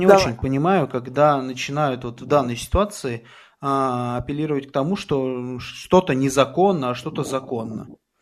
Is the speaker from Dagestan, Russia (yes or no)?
no; Krasnogorsk, Moscow Oblast, Russia; Красногорск 3,0, один из самых дисциплинированных городов. И мне, знаешь, особо приятно, потому что это мой родной город.